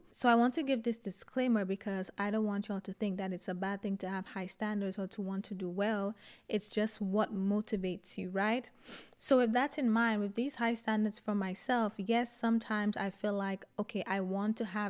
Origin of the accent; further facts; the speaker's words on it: St. Lucia; I grew up in the Caribbean, in St. Lucia, for those of you who don't know.